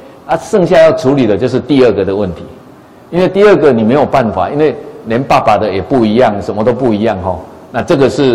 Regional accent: Taiwan; 那所以当我说我是台湾人的时候也对，那我说我是河洛人的也对，我是台湾人当中的河洛人

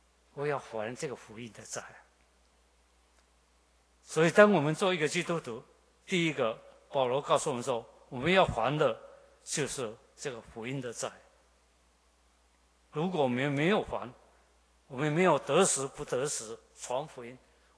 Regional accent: Taiwan; 他何等的爱我们台湾人，他何等的爱我们这个土地，爱我们这个国家。

